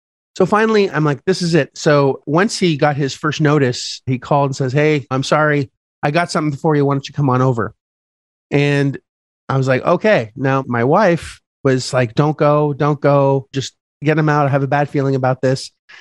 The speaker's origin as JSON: {"language": "English", "country": "Canada", "said": "Oh, I'm from Canada. Oh, do you go there often? Yeah, I go back and forth."}